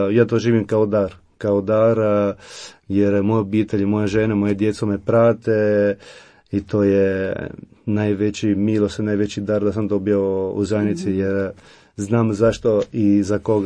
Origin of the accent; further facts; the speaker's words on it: Italy; Croatian is a second language; moved away as an adult; also born or lived in Rome; now in Split, Croatia; dolazim iz Italije, kako sam rekao, i ipak već 6 godina živimo u Hrvatskoj. Živimo u Splitu sa ženom i 3 djecom